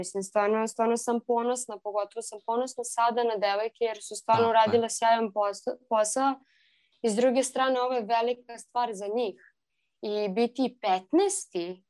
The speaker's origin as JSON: {"language": "Serbian", "country": "Serbia", "said": "ja kao Srpkinja i kao Srpkinju mene boli to. I boli u smislu moji preci su sa Kosova"}